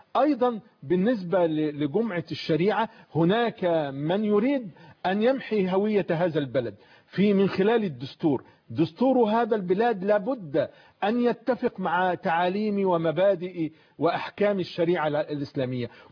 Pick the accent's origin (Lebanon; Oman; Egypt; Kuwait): Egypt; احنا دلوقتي يجب علينا كمصريين